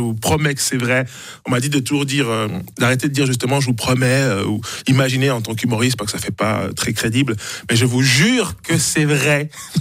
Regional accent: Neuchâtel, Switzerland; Et là où j'ai grandi, dans le ghetto neuchâtelois

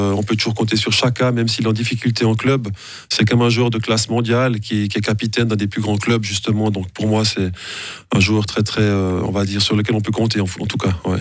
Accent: Switzerland; un 3-3 entre la Suisse et le Danemark chez nous en Suisse

